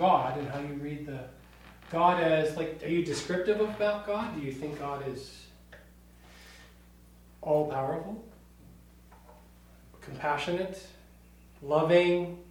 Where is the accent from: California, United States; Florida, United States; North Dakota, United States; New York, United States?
North Dakota, United States; West Fargo; And we come from West Fargo, North Dakota, by vocation, and Fargo, North Dakota, too, by location and work for my wife, Mara.